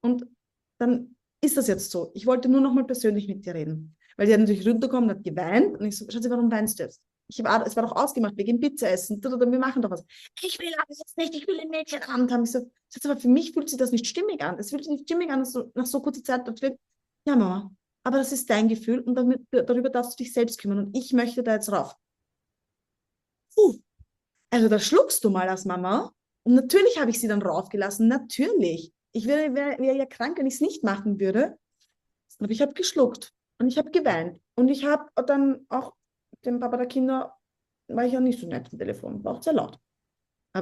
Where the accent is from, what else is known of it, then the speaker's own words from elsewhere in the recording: Vienna, Austria; Aber ich bin eine gebürtige Wienerin.